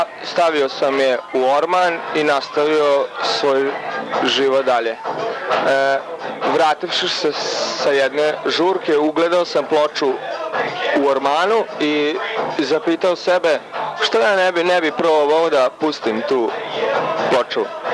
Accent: Subotica, Vojvodina, Serbia; jedino ljudi su mi malo monotoni, nema u njima neke živosti, to ne kažem ja to da zbog toga što sam ja subotičarin

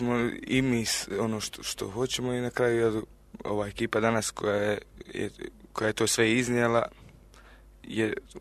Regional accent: Herzegovina, Bosnia & Herzegovina; Pa, mislim, mi smo iz Hercegovine i sviramo reggae

